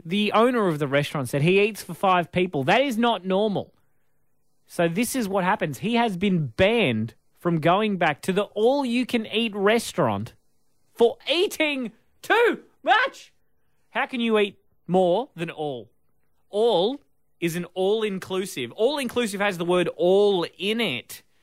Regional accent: Australia; I define today, Tuesday the 18th of September, as a critical day of being an Australian

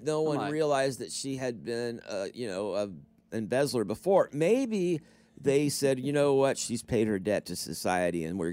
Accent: Florida, United States; Now, I bring it up because I grew up in Florida.

